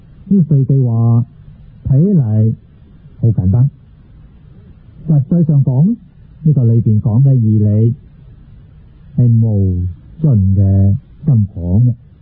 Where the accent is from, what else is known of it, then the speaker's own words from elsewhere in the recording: China; 而我们中国人已经将它舍弃了